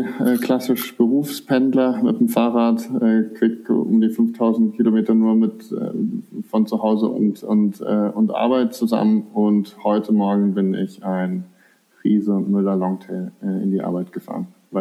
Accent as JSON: {"language": "German", "town": "Frankfurt", "region": "Hesse", "country": "Germany", "tie": "born there", "also_born_or_lived": "Munich / Berlin", "lives_now": "Nuremberg, Germany", "said": "Ich bin geboren in Frankfurt, aber ansonsten habe ich mehr ein Nomadenleben geführt bisher. Ich habe lange in München und in Berlin gewohnt. Mittlerweile ist meine Wahlheimat Franken und ich wohne in der Region Nürnberg."}